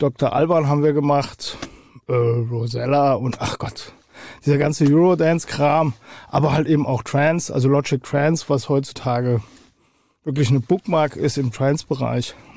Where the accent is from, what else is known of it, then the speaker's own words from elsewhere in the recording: Hattersheim am Main, Hesse, Germany; also born or lived in Hofheim am Taunus; Nee, ich bin aus Hattersheim-Okriftel, das ist so ein kleines Kaff im Main-Taunus-Kreis. Mhm. Und geboren bin ich in Hofheim.